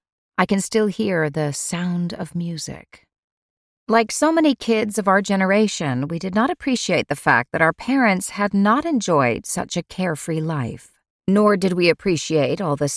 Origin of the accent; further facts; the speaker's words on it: Ireland; I grew up in Ireland in a big farmhouse surrounded by apple trees with the River Innie running through the back field beyond the swaying cypress trees.